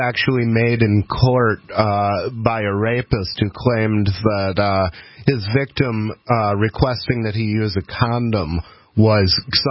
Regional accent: Michigan, United States; moved away; also born or lived in Florida / South Carolina; I'm originally from Michigan. I lived most of my adult life in Florida, but technically I moved here from South Carolina.

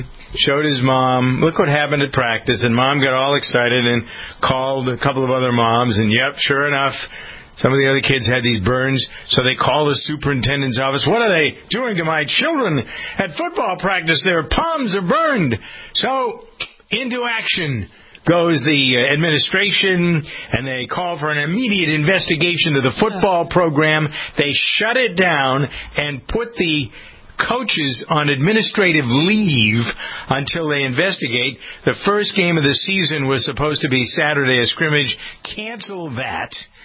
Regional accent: Framingham, Massachusetts, United States; So schools have started here today in Framingham, my hometown.

